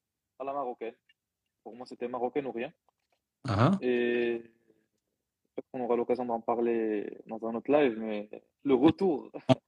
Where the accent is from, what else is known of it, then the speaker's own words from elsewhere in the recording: Morocco; ولقيت في المغرب دابري دوني عندنا في المغرب